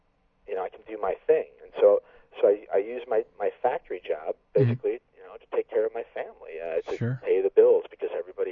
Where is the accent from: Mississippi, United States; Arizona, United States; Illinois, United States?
Illinois, United States; Chicago; I grew up in Chicago, the Chicago area in Illinois. A son, the only son in a family of five, my mom, dad, two sisters, sort of middle class, white bread America, you know.